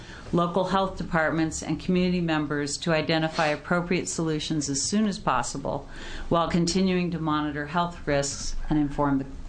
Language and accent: English; Portland, Oregon, United States; I grew up in North Portland and I have lived in Southeast Portland for over 30 years.